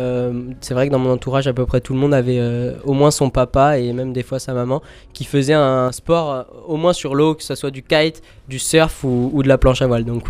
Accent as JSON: {"language": "French", "region": "Corsica", "country": "France", "said": "je viens de Corse, j'ai 17 ans"}